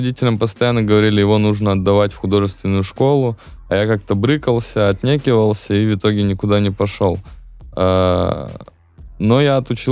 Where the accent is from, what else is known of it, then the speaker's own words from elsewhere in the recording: Tyumen, Tyumen Oblast, Russia; Но Бэтмена не было в моем городе, я же из Тюмени.